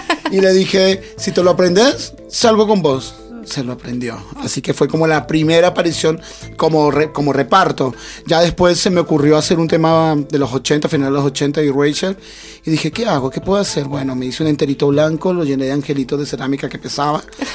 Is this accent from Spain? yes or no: no; Colombia; now in Argentina; soy de Colombia. Hace 21 años llegué como mochilero acá a la provincia y, bueno, me enamoré y me quedé.